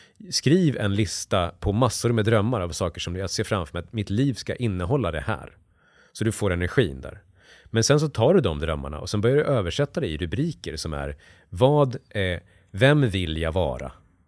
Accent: Dalarna County, Sweden; jag växte upp i hockeyomklädningsrum i Dalarna och kom från industristad utanför Bålänge växte jag upp.

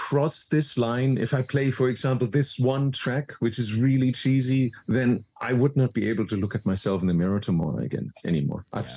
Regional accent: Frankfurt, Hesse, Germany; I came from Frankfurt. My DJ school was the Omen in Frankfurt, where I was resident from 95 to 98 until it closed.

